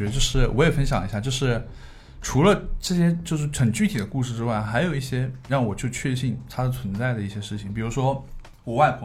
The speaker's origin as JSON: {"language": "Chinese", "town": "Suzhou", "region": "Jiangsu", "country": "China", "said": "就是我们苏州那边就是去世之后还是会请和尚过来敲念经啊"}